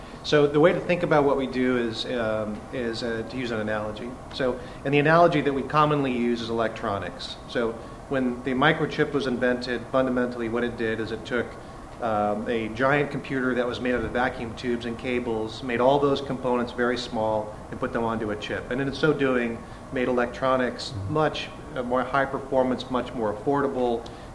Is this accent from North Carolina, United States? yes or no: no; Alaska, United States; now in California, United States; I grew up in Alaska, in a little village up there, came to California to get educated, had no intention of staying here